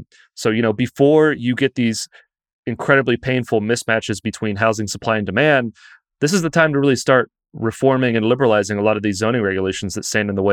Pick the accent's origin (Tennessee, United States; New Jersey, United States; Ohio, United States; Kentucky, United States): Kentucky, United States; Lexington; So I'm from Lexington